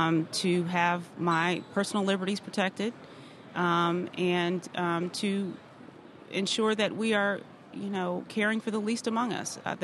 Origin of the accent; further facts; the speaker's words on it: Michigan, United States; I mean, I'm from Michigan. I can totally relate.